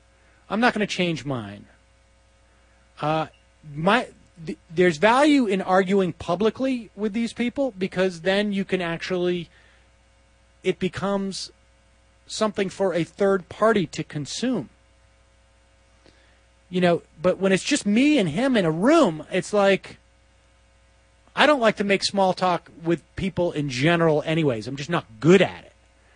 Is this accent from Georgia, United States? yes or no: yes; Georgia, United States; I'm from Georgia, and they're building some tall buildings.